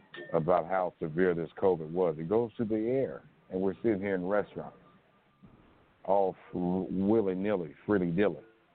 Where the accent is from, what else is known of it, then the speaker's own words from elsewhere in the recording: Cleveland, Ohio, United States; I'm from Cleveland, so it started here.